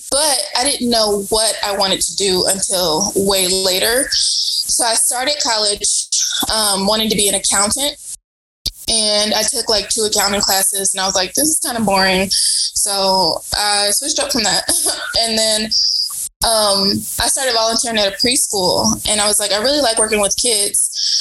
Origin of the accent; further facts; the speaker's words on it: Kansas City, United States; Well, I'm from Kansas City. I come from a family where no one went to college.